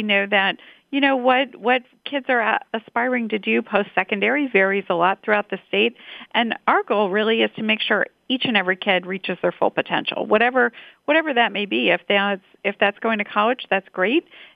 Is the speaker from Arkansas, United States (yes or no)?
no; Indiana, United States; I grew up in Indiana, all, you know, day one, born and raised here, and we know that Indiana can be a fantastic place to be a kid.